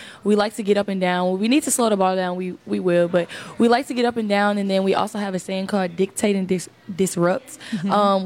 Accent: St. Louis, Missouri, United States; I've watched Slu for many of years since I'm from St. Louis

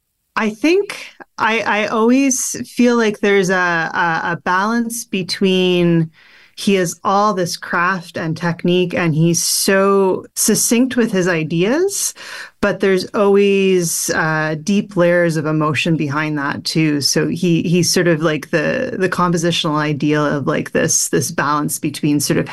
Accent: Toronto, Ontario, Canada; Well, I grew up in Toronto. Moved to Toronto when I was quite young.

